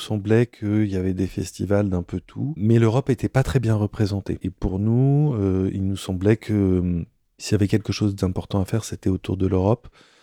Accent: Bourg-Saint-Maurice, Auvergne-Rhône-Alpes, France; Je suis né et j'ai grandi à Bourg-Saint-Maurice, qui est la commune sur laquelle se trouve la station de ski des Arcs. Donc les Arcs, c'est un peu mon fief.

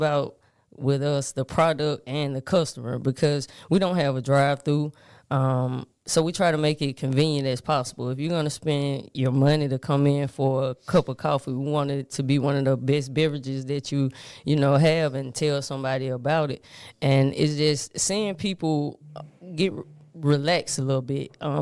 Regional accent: Alabama, United States; also born or lived in Birmingham, Alabama; I'm actually from Birmingham, Alabama. Grew up in a small town, actually similar to Vincent, called Wildham.

